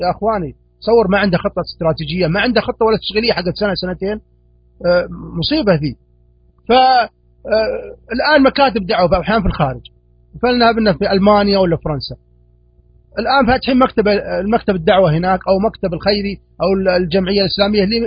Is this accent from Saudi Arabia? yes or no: yes; Saudi Arabia; 70% من سبب التقبيل لعدم التفرغ عندنا في السعودية عدم دراسة الآثار الجانبية